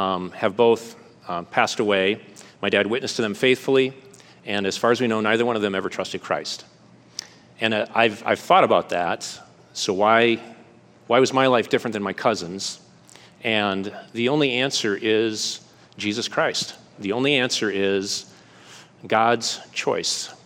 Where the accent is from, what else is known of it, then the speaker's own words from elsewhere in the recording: Green Bay, Wisconsin, United States; At the time, I was growing up in Green Bay.